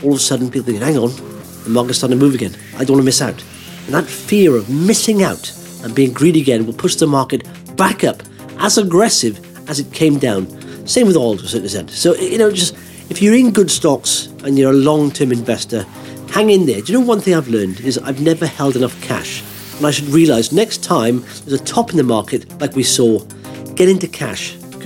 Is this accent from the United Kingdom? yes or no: yes; Wales, United Kingdom; I'm from Wales